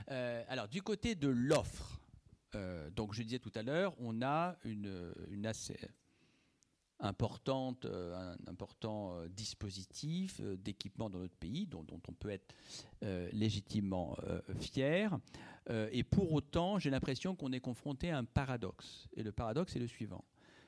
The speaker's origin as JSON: {"language": "French", "town": "Tours", "region": "Centre-Val de Loire", "country": "France", "said": "Alors moi, je viens de Tours, par exemple, donc je suis très content de la qualité des équipements"}